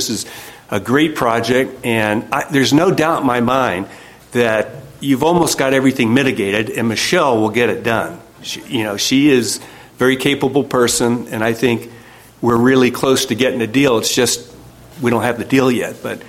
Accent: Port Townsend, Washington, United States; I'm from Port Townsend, and I support this boat ramp being completed.

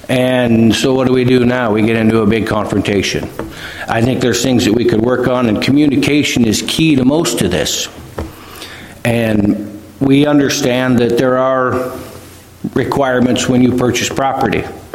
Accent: United States; I'm from Garfield County, born and raised 100 years with the family there, so the roots go deep.

